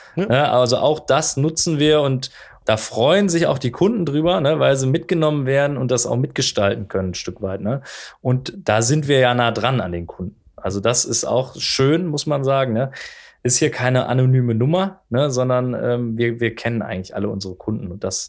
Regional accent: Rhineland, Germany; ich komme ja aus dem Rheinland, habe ich am Anfang gesagt.

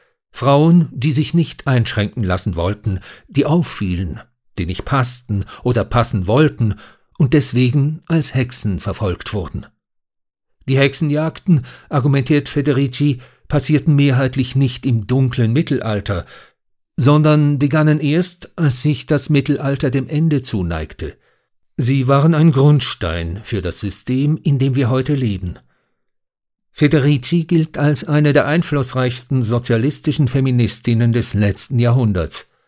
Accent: Switzerland; in der Annahme, dass ich als Schweizer Experte für die Schweiz sei.

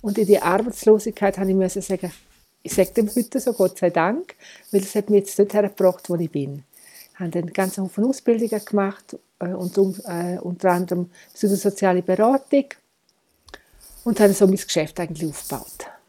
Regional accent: Chur, Graubünden, Switzerland; Ich bin ein bisschen Multikulti. Das heisst, ich bin in Chur aufgewachsen, aber bin sehr viel zum Beispiel bei meiner Nahe in Kastel gewesen. Habe ganz verschiedene Seiten kennengelernt, wie Dorfleben und Stadtleben.

